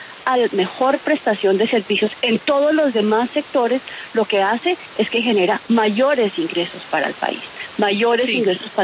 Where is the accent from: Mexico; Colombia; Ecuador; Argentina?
Colombia